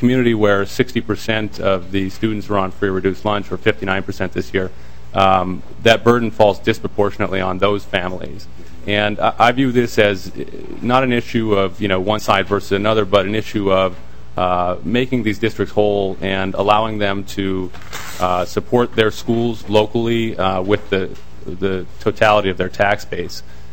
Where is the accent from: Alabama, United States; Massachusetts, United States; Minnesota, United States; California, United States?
Minnesota, United States; Crosby; I'm from Crosby, Ironton.